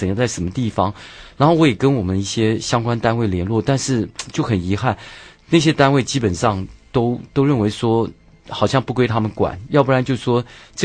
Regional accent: Taiwan; 他还没想到我是台湾人

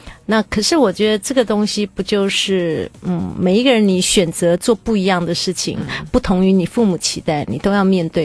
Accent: Taiwan; 那我是眷村长大的

